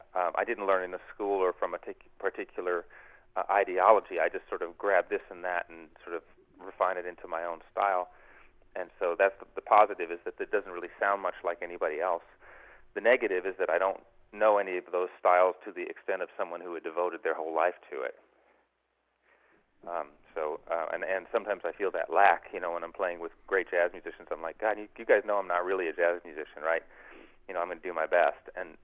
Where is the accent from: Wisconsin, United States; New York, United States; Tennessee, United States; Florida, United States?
New York, United States; Well, growing up in New York, same deal, you know, in a high school with I think three different orchestras